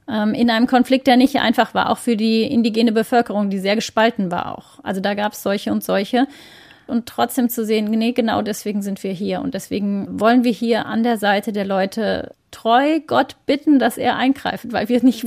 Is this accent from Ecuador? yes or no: yes; Ecuador; ich bin ja als Jugendliche groß geworden in Ecuador